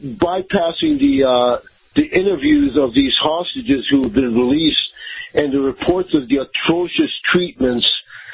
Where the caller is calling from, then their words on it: Tampa, Florida, United States; from Tampa.